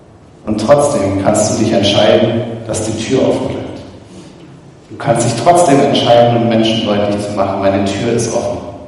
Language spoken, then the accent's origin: German; Nürtingen, Baden-Württemberg, Germany; Ich bin ja selber in Nürtingen groß geworden, vielleicht entdecke ich auch leichter die Freundlichkeit hinter den Schwaben.